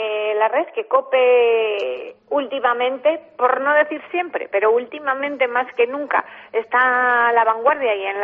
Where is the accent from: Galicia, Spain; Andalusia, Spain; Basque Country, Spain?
Galicia, Spain; born there; also born or lived in Aragon; He estado por mi tierra natal, he estado por Galicia. Ya sabes que yo soy maño galaica.